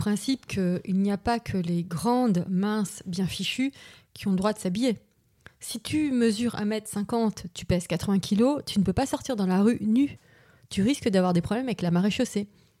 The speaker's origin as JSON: {"language": "French", "town": "Paris", "region": "Île-de-France", "country": "France", "tie": "born or raised there", "said": "je suis née à Paris, en région parisienne, j'ai grandi à Paris, j'ai fait toutes mes études à Assas."}